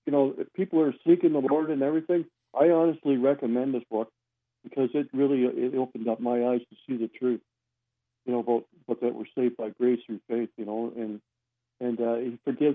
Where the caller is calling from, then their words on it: London, Ontario, Canada; I'm from London, Ontario.